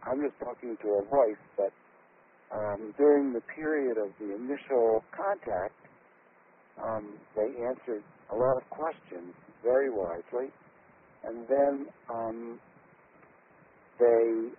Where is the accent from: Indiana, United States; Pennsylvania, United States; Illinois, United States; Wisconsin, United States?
Pennsylvania, United States; Philadelphia; born there; And I was born in Philadelphia.